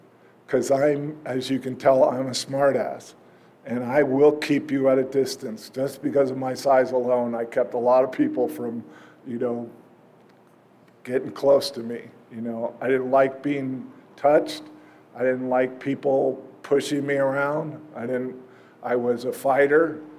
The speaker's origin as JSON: {"language": "English", "region": "New Jersey", "country": "United States", "tie": "born or raised there", "also_born_or_lived": "New York", "lives_now": "California, United States", "said": "We grew up in New Jersey for the most part, a little bit of New York, you know. And we came out to California, and that was just wonderful."}